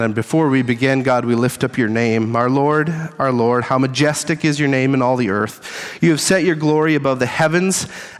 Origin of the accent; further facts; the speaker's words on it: Climax, Minnesota, United States; I was born and raised in Climax, Minnesota, and currently live in the house that I grew up in.